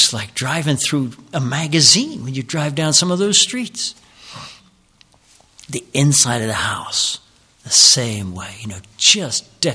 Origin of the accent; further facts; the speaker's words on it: Pennsylvania, United States; And I come from Lancaster County, y'all.